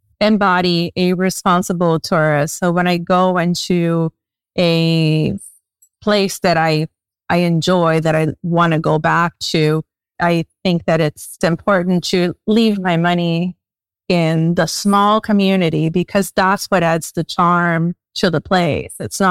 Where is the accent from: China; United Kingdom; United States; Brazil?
Brazil; also born or lived in Argentina; I was born in Argentina and raised in Brazil.